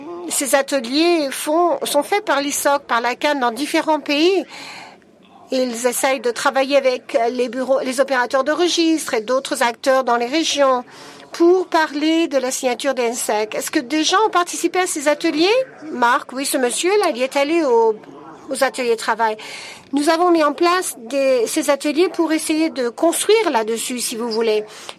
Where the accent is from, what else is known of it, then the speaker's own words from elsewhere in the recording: Morocco; Je suis du Maroc.